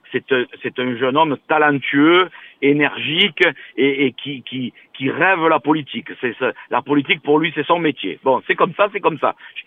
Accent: Manosque, Provence-Alpes-Côte d'Azur, France; moi, je suis manosquien de cœur, hein. Je suis né à Manosque, j'ai fait mes études à Manosque, j'ai fait du sport à Manosque

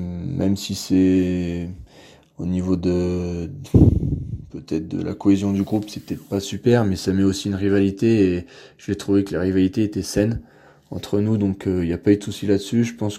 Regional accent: Provence-Alpes-Côte d'Azur, France; Oui, c'est sûr, on est deux des Hautes-Alpes dans le groupe vitesse.

